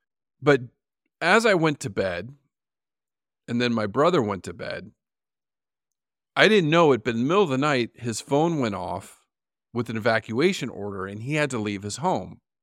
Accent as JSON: {"language": "English", "region": "California", "country": "United States", "tie": "born or raised there", "said": "back home in my home state of California, where I grew up and where I worked and early in my career in San Diego"}